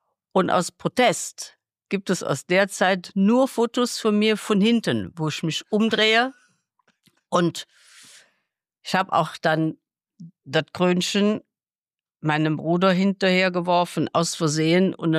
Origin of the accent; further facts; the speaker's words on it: Cologne, North Rhine-Westphalia, Germany; ich komme aus Radertal, also das Weltviertel in Köln